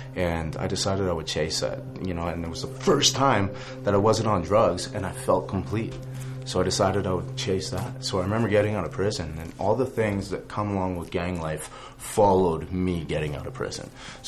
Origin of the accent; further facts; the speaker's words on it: Calgary, Alberta, Canada; born there; I was born in Calgary, Alberta.